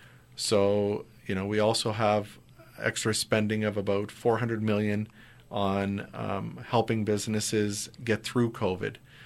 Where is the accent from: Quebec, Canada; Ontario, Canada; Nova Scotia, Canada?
Nova Scotia, Canada; born there; even though I was born in Nova Scotia.